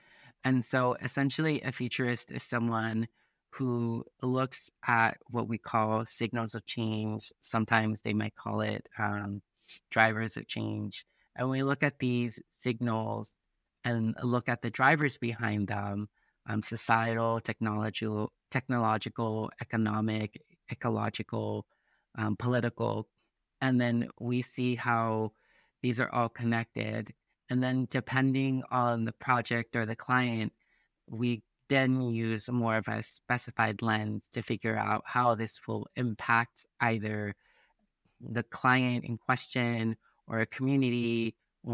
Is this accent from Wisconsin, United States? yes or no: no; Los Angeles, California, United States; a proud daughter of two immigrant parents found in the country of Mexico. I grew up in Los Angeles, currently trilingual. I speak English, Brazilian Portuguese, and Mexican Spanish.